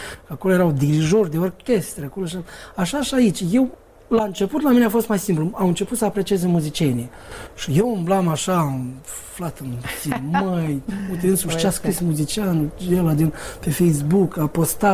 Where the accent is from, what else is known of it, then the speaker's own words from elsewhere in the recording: Moldova; se găsesc oameni în România, aici vreau să spun, oameni care nu neapărat că au un sentiment aparte față de noi, moldovenii